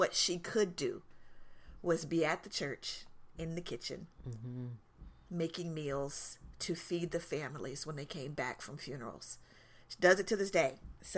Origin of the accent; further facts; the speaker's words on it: the Carolinas, United States; Grew up in the Carolinas.